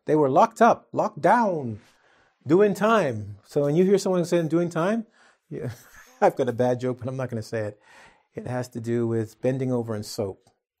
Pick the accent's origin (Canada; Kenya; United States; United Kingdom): United Kingdom; England; And he knew I was from England, and he goes, so do you guys have an English week?